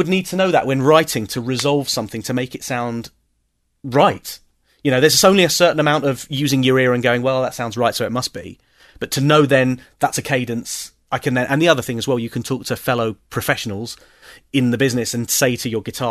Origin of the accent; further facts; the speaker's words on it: South East England, United Kingdom; I left Kerrang. I moved back down to my hometown in Kent and worked on Invicta FM.